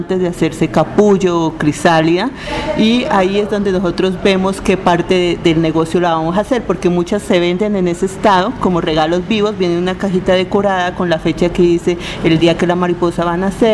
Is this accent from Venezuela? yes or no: no; Mocoa, Putumayo, Colombia; yo soy de Mocoa, del Putumayo. Es una región con bastantes recursos